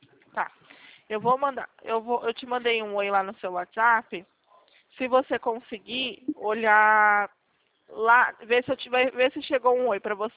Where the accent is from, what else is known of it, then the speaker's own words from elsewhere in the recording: Limeira, São Paulo, Brazil; Eu sou aqui da cidade de Limeira.